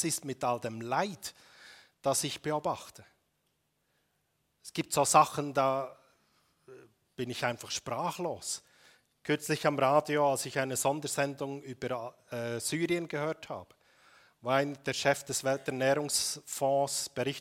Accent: Bern, Switzerland; Ich war früher Landwirt, das gehört zu meinem Hintergrund. Aufgewachsen im Emmental oder am Rand des Emmentals.

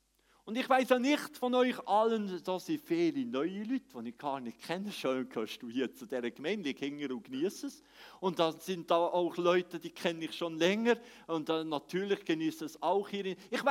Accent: Bern, Switzerland; Dazu gehört für mich als echter Schweizer, als Emmitaler, als Berner, dass es kalt wird.

